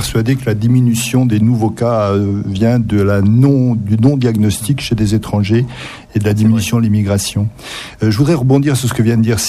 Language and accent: French; Limoges, Nouvelle-Aquitaine, France; au niveau là, chez nous, à Limoges et dans la région Limousine